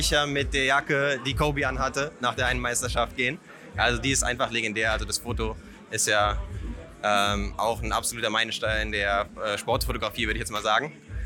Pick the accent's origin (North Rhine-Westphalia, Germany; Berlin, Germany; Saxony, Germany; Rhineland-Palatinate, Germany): Berlin, Germany; Und ich bin ja Berliner, deswegen freue ich mich immer, wenn ich mal in Town bin.